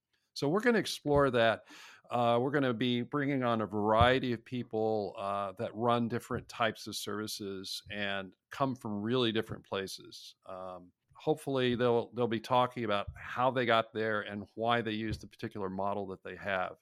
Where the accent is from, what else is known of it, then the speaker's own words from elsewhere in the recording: Texas, United States; born there; I was born in Texas, which has forever shaped my inability to handle cold weather. But I've kind of lived all over the country. I lived in Seattle for a while